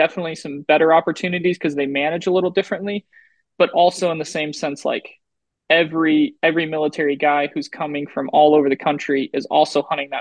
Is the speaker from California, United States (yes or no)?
no; Colorado, United States; I'm gonna say I'm from Colorado and forever have to like say not the pretty part.